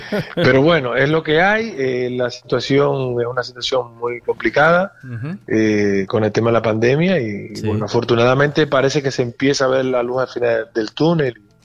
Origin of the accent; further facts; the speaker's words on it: Dominican Republic; moved away as an adult; Yo soy de República Dominicana. Uh-huh. Soy dominicano, nací allí. Me uh-huh crié allí hasta que tuve 19 años, que volé y me trasladé, gracias a la música, a Madrid, a trabajar con la orquesta.